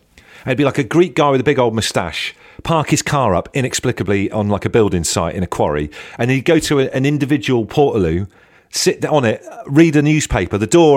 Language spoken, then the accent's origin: English; South West England, United Kingdom; I grew up in Devon by the beach